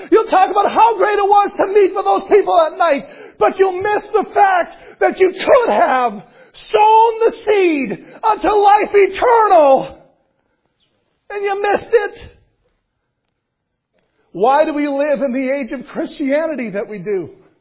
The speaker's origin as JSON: {"language": "English", "town": "Winkler", "region": "Manitoba", "country": "Canada", "tie": "born or raised there", "said": "I grew up in Winkler"}